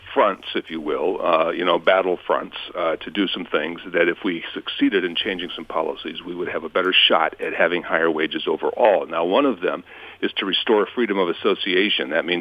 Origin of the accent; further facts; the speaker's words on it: Flint, Michigan, United States; when I say I grew up in Flint, Michigan when things were a lot better